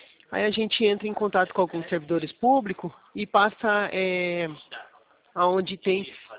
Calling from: Limeira, São Paulo, Brazil; Eu sou aqui da Poupacredit de Limeira, no interior de São Paulo

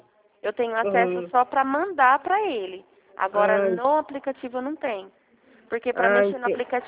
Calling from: Campinas, São Paulo, Brazil; Da cidade de Campinas a gente tá.

